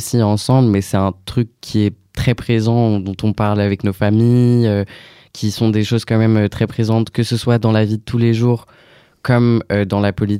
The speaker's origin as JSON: {"language": "French", "country": "Poland", "said": "mais je suis polonais."}